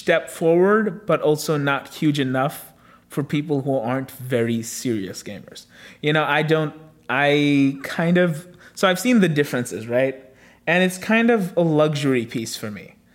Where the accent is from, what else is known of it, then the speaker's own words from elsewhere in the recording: India; Because I was growing up in India and back home